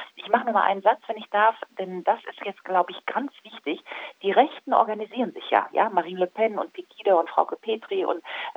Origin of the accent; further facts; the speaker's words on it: Germany; also ich als Deutsche habe im Moment mehr gemeinsam mit einem Polen